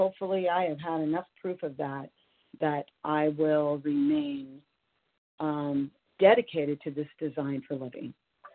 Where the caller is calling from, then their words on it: California, United States; I'm calling from Northern California.